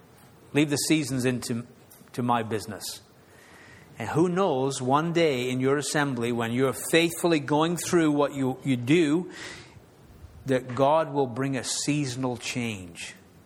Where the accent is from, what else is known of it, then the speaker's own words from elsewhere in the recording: England, United Kingdom; Because I'm an Englishman, never seen a tornado in my life.